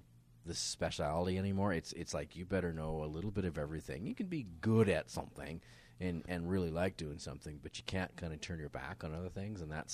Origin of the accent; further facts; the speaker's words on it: Victoria, British Columbia, Canada; born there; I was born in Victoria.